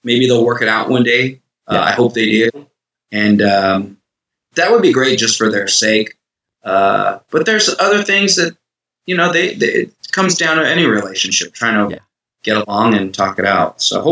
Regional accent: Torrance, California, United States; In my neighborhood, I grew up in Torrance, California. There was like 6 music stores.

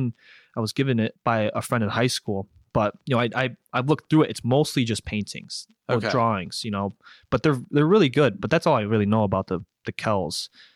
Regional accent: Parkton, Maryland, United States; Parkton is north. It's like right up against the Mason-Dixon line. I actually saw, I was watching the news, the weather, and I saw Parkton. I'm like, that's me

